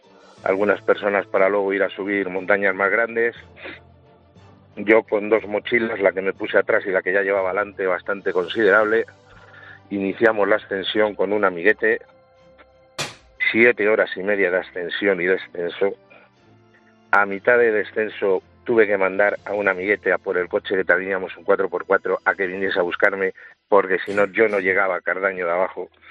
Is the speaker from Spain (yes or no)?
yes; Palencia, Castile and León, Spain; como dicen aquí en Castilla, yo soy de Palencia